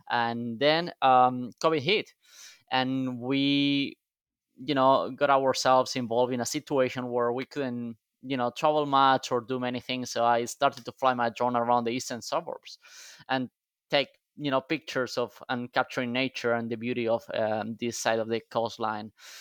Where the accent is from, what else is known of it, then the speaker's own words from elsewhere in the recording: Alicante, Valencian Community, Spain; moved away as an adult; also born or lived in Madrid; now in Sydney, Australia; I was born in Alicante, which is a small city south of Valencia. So I lived there up until, when I was 21, then moved to Madrid, started to work at Deloitte in Madrid, and then moved to Sydney 9 years ago.